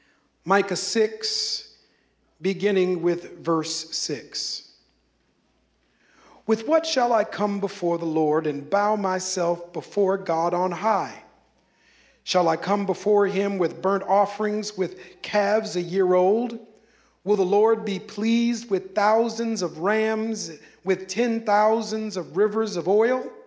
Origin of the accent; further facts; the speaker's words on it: Minnesota, United States; I mean, I'm born and raised in Minnesota. Yeah, you betcha, for sure. I am from Norwegian heaven, the saintly Scandinavian land of Minnesota